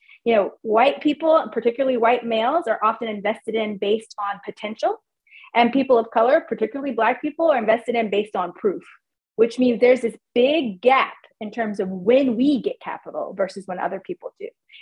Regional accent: the South, United States; I had never seen a gypsy cab. I grew up in the South.

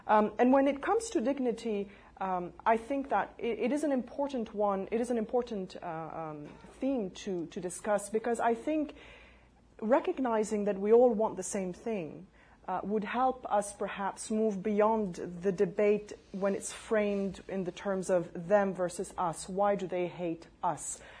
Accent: Beirut, Beirut Governorate, Lebanon; moved away as an adult; now in United States; as an Arab woman, I grew up in Beirut, I lived there my whole life until I moved here 5 years ago

